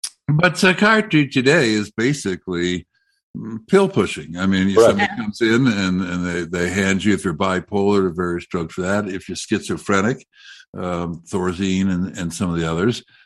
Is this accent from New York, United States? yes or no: yes; New York, United States; You know, I grew up around New York.